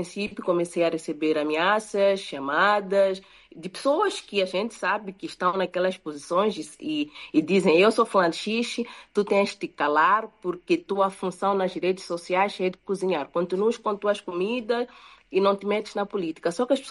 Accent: Mozambique; Já que eu sou moçambicana, o meu esposo é português

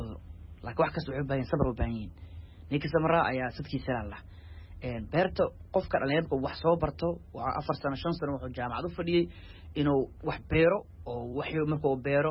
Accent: Hiran, Somalia; ani waxaan ka imaaday dhulka beeraleyda ah oo inta badan dalagga oo ka imaado oo hiiraan.

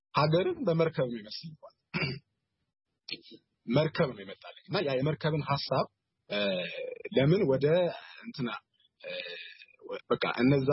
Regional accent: Welkite, Central Ethiopia, Ethiopia; ተወልጄ ያደኩት ወልቂጤ ከተማ ነው። ጉራጌ ዞን ውስጥ ነው እና እዛ ስማር ያለቀሰንኳቸው ብዙ ነገሮች አሉ።

